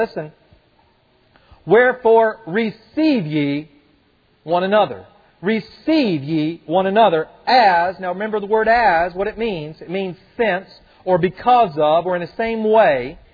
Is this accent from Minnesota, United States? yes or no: no; Kentucky, United States; So I'm from Kentucky. Anybody here from Kentucky?